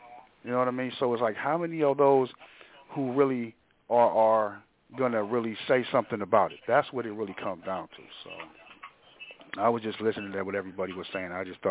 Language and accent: English; Cleveland, Ohio, United States; I know, unfortunately, because, you know, I'm from Cleveland